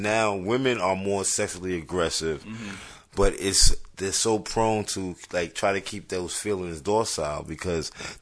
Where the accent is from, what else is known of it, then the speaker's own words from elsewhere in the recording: Bronx, New York, United States; Especially being from the Bronx, like, as far as me growing up in the Bronx, we're always about our boys.